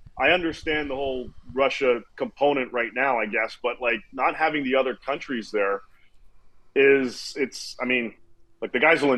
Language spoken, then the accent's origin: English; Montreal, Quebec, Canada; Like Montreal will be a good time. It's my hometown, so I'll probably.